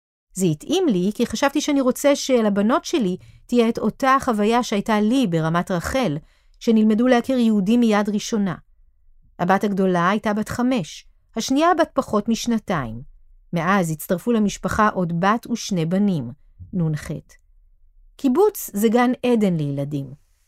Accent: Palestine; Hebrew is a second language; אני פלסטיני, ערבי

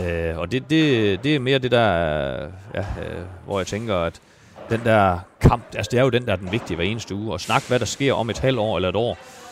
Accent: Haverslev, North Denmark Region, Denmark; now in Holstebro, Denmark; Så jeg har boet herovre i Holstebro nu i 17-18 år, men jeg er nordjyde. Altså jeg har stået som dreng på Aalborg Stadion, Himmerlænding fra Haverslev. 40 km syd for Aalborg, så jeg er nordjyde i hjertet der.

